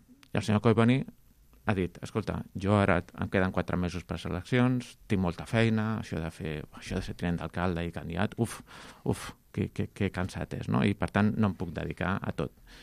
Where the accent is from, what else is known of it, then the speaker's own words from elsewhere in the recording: Barcelona, Catalonia, Spain; jo sóc un barceloní, fa més de... Pues no sé, tinc 55 anys i visc a la ciutat de Barcelona des de que tenia 7 anys.